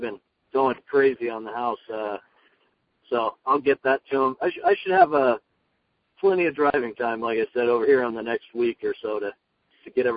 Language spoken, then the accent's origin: English; Montana, United States; So, and I'm from Montana, so it's a lot easier for us guys to do that stuff.